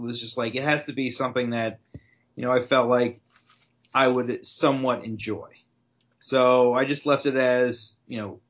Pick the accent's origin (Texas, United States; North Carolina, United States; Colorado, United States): Texas, United States; Dallas; now in Hoboken, United States; I grew up in Dallas, Texas.